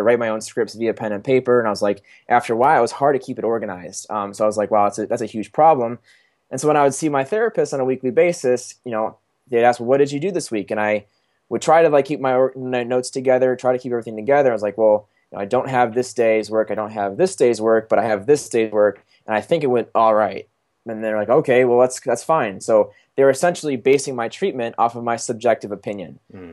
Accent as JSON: {"language": "English", "town": "Chicago", "region": "Illinois", "country": "United States", "said": "I was, going to school down in Texas. I'm from Chicago, Illinois originally, and so, I was at home for the summer"}